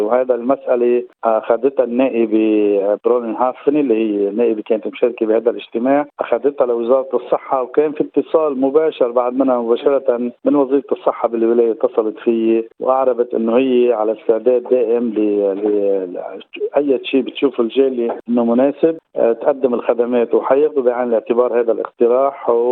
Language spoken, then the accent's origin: Arabic; Lebanon; now in Australia; ونحن كجالية لبنانية وعربية